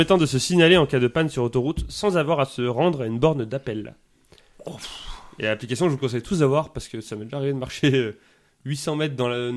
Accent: Normandy, France; accent: Normandy; On est en Normandie donc j'ai l'accent.

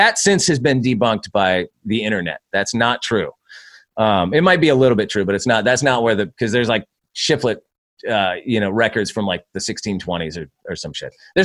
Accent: West Coast, United States; But you know, we grew up on the West Coast.

